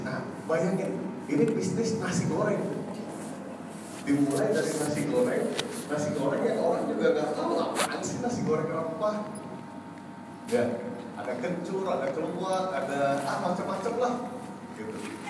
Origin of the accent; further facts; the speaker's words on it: Tanjung Enim, South Sumatra, Indonesia; Lo lagi asal mana sih? Palembang, gue. Palembangnya mana? Tanjung Enim.